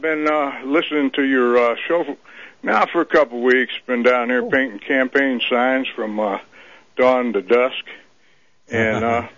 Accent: Illinois, United States; No, no, I'm from Illinois.

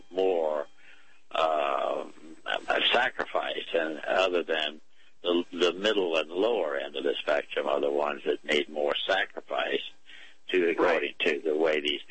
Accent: Georgetown, District of Columbia, United States; I've been around here since I was born in Georgetown, so plus my family's been around for generations in Washington

